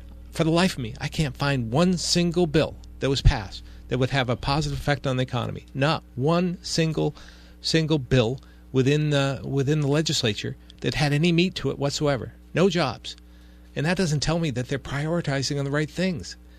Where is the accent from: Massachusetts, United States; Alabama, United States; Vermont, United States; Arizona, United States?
Vermont, United States; Barre; I grew up in Barrie, rich ethnic history there, all revolving around the economy, which is Granite.